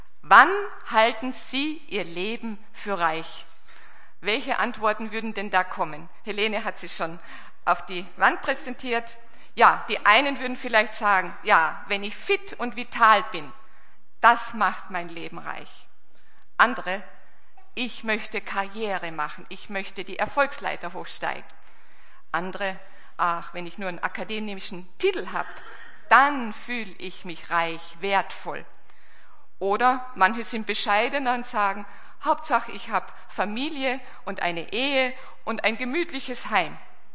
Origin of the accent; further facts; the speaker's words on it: Austria; now in Germany; also ich bin eine waschechte Österreicherin, aber jetzt schon über 30 Jahre hier in Deutschland.